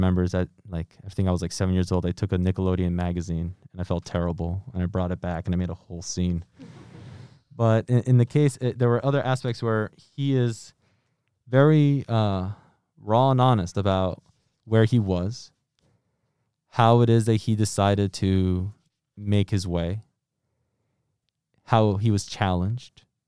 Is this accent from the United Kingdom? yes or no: no; Paraguay; now in United States; being raised in the United States, whenever I visited my home country, Paraguay